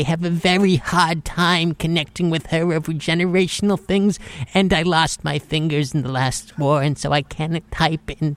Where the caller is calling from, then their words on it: Massachusetts, United States; I'm calling from Newford, Massachusetts.